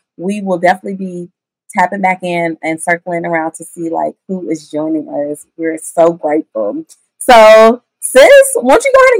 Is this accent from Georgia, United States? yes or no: yes; Atlanta, Georgia, United States; now in Dallas, United States; I am from Atlanta, Georgia, but I reside in the DFW area now, okay?